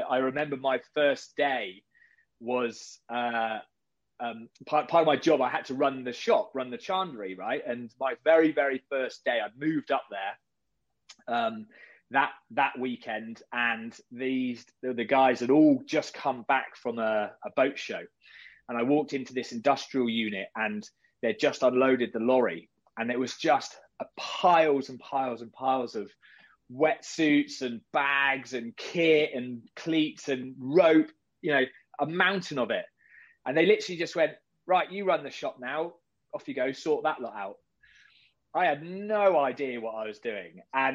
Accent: Exmouth, South West England, United Kingdom; And I'm originally from Devon, a place called Exmouth, great seaside town

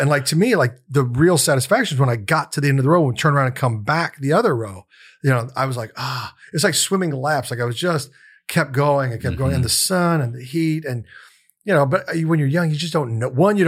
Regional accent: Kansas City, Missouri, United States; also born or lived in Louisville, Kentucky; I was born in Louisville, Kentucky, because my dad was selling insurance there. And then he finally got the transfer he kept putting in for was to get back to Kansas City.

